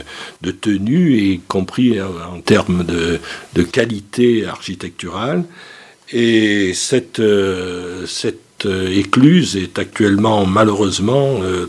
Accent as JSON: {"language": "French", "town": "Limoges", "region": "Nouvelle-Aquitaine", "country": "France", "tie": "born there", "said": "Ah oui, je suis né à Limoges, mon épouse est née à Saint-Priétorion, je suis très implanté sur cette commune"}